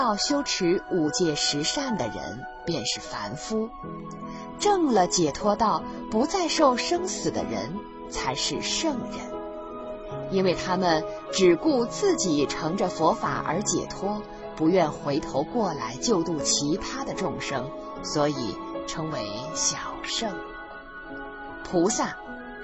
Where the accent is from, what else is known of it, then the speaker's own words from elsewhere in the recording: China; 我们中国人最熟悉的